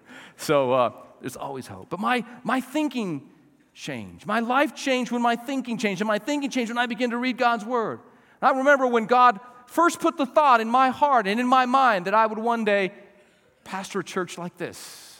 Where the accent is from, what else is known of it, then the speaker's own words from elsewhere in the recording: Las Cruces, New Mexico, United States; born there; also born or lived in Gallup; I was born in Las Cruces, New Mexico.